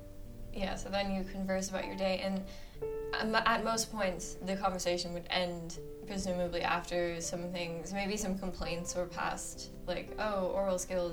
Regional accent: Arizona, United States; Noam Chomsky moved to my hometown in Arizona because he retired there and he's now a professor at U of A.

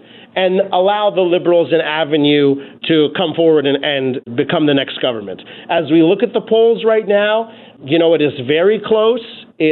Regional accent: Quebec, Canada; there's a minority within that minority, which I'm a part of. I'm an Anglophone. I'm an English guy. Lived here all my life. Went through the school system here and that kind of stuff. I'm bilingual, of course, because I grew up here.

